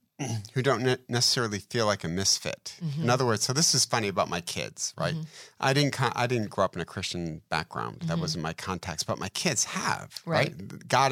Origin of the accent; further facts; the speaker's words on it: Brea, California, United States; I grew up in Brea. We drove a minivan.